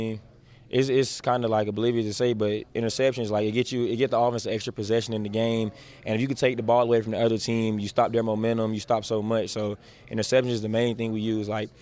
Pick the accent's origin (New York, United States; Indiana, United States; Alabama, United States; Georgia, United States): Georgia, United States; Atlanta; I'm from Atlanta, so, like, we know a lot of rappers and stuff like that, but I'm not related to any of them.